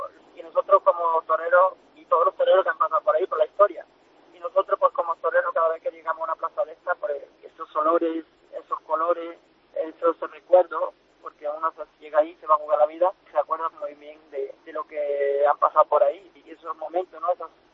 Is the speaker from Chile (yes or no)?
no; France; Spanish is a second language; porque pues como francés, ¿qué voy a querer yo, no?